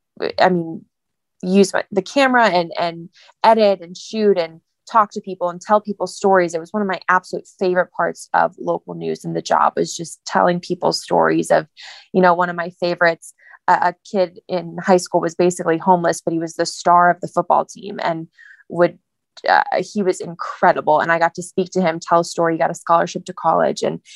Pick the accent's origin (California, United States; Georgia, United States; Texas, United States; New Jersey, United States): Georgia, United States; And they all know I'm from Georgia. So, you know, the Atlanta Braves winning the World Series, we were off that day.